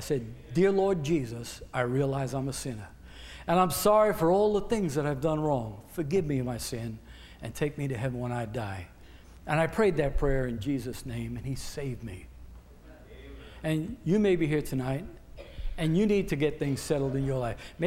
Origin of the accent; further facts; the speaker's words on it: Bronx, New York, United States; He said, where are you from? You talk funny, he said. I said, I'm from the Bronx, you know.